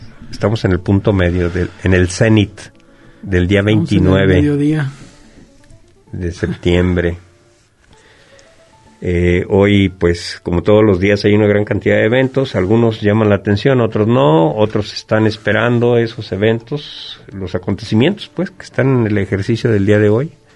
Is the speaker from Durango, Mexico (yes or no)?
no; Colotlán, Jalisco, Mexico; somos originarios de Colotlán.